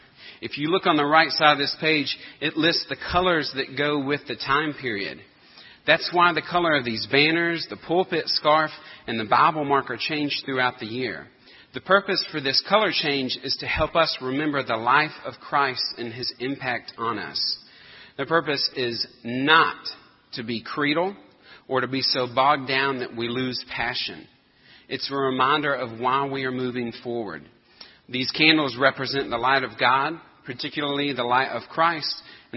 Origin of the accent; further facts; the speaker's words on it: Anderson, South Carolina, United States; the church that I grew up in Anderson, South Carolina, at Boulevard Baptist, which oddly enough has that same kind of cross design, even for a Baptist church.